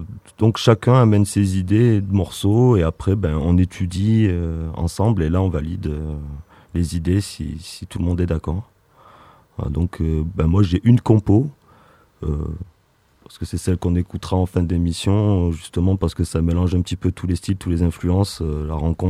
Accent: Étoile-sur-Rhône, Auvergne-Rhône-Alpes, France; Après moi je suis d'Étoile

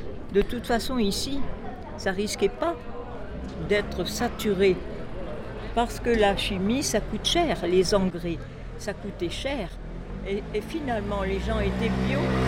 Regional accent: Provence-Alpes-Côte d'Azur, France; Je venais de la Côte d'Azur, vous voyez le contraste.

